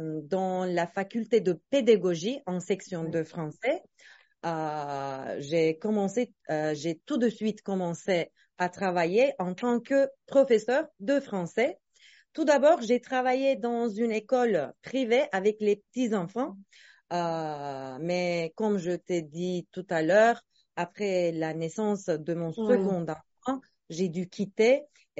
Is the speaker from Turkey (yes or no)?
yes; Turkey; French is a second language; Je suis turque et j'habite en Turquie. J'ai 38 ans. Je suis mariée et j'ai deux enfants.